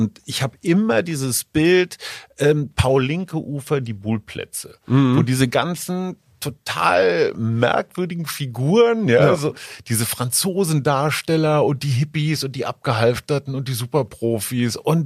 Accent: Münster, North Rhine-Westphalia, Germany; aus meiner Heimatstadt Münster kommt.

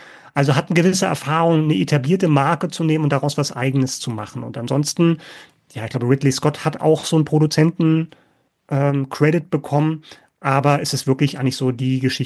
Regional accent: Berlin, Germany; in dem kleinen Programmkino bei mir um die Ecke, wo ich aufgewachsen bin in Berlin.

